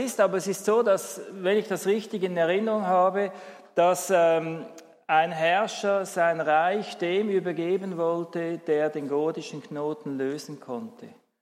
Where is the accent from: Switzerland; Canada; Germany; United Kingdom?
Switzerland; Aargau; Ich bin dort in der Nähe aufgewachsen, also im aargauischen Teil